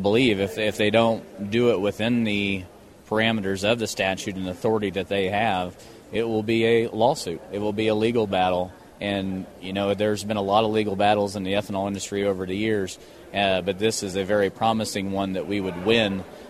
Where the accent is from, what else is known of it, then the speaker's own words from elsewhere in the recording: Kansas, United States; And to be here on this historic day in my home state to welcome in a cellulosic facility, Abengoa should be proud. The citizens of Stevens County should be proud.